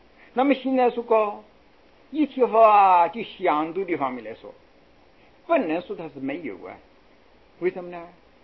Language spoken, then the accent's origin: Chinese; China; 我们中国人啊，不但是神性贪哦